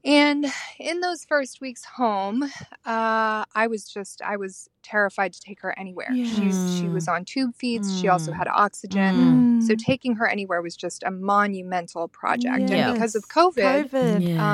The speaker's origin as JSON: {"language": "English", "country": "United States", "said": "I am a P from the States."}